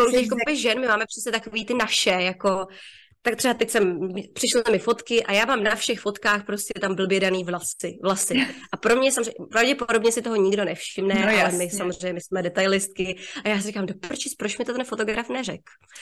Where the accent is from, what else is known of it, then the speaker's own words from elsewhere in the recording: Liberec, Liberec Region, Czechia; Z Liberce.